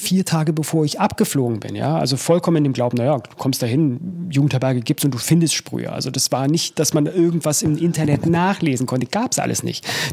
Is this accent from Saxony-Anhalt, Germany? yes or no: no; Munich, Bavaria, Germany